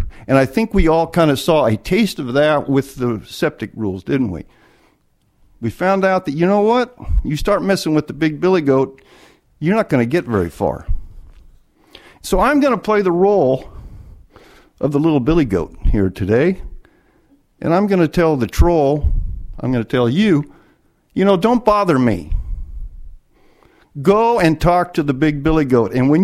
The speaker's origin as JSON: {"language": "English", "region": "California", "country": "United States", "said": "I'm from Mendocino County, Comanche. I have a tree farm there."}